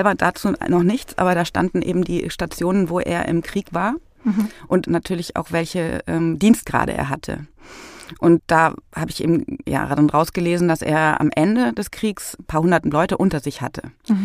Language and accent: German; Bavaria, Germany; ich bin ja aus Bayern, mein Großvater aus der Oberpfalz.